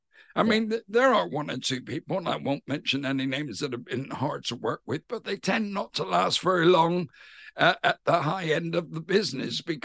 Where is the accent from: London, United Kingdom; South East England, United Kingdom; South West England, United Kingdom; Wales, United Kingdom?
South West England, United Kingdom; accent: West Country; although my accent's not completely Bristolian, it's West Country.